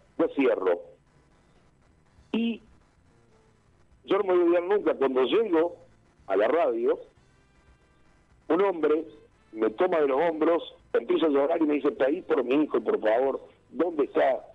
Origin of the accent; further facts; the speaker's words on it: Río Tercero, Córdoba, Argentina; Y yo volví a Río Tercero, soy nacido en Río Tercero. Yo volví a Río Tercero, iba a ir a mi ciudad